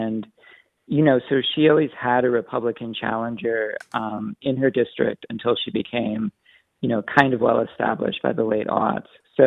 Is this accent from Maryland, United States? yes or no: no; Wisconsin, United States; I mean, I am actually from Wisconsin. I grew up there